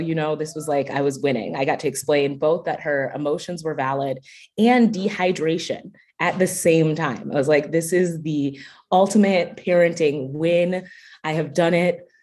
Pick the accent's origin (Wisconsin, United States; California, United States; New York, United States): Wisconsin, United States; Madison; I was born in Madison, Wisconsin, and I went to school here and I love this community for a reason.